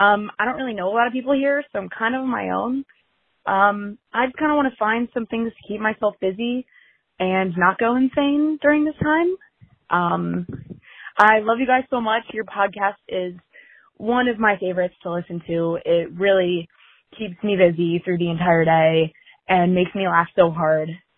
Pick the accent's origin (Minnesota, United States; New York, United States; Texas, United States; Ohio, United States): Ohio, United States; now in Washington, D.C., United States; I'm from Ohio, but I'm currently living in Washington, D.C. right now for the semester.